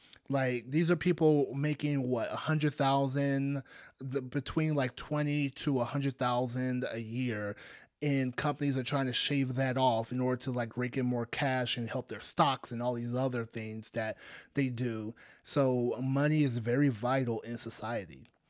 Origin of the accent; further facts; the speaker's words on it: Nigeria; I'm Nigerian. So I come from a country where polygamy, because there are women with multiple husbands, it exists.